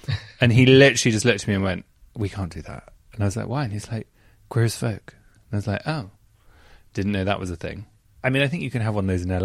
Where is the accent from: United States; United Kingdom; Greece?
United Kingdom; London; I was born in London. I was born in the city. I grew up there, and I've always been told I was a Londoner.